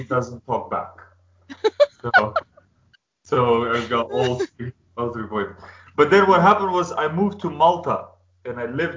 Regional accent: Kumanovo, Northeastern, North Macedonia; English is a second language; And it was in my hometown of Kumanovo, which is very close to the Serbian border, this town.

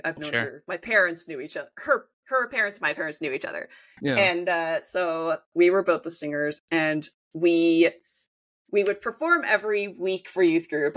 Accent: New Jersey, United States; now in Kansas, United States; I really enjoyed where I grew up. Like, most of my childhood, we were living in a little neighborhood in the suburbs, but we had woods behind our house.

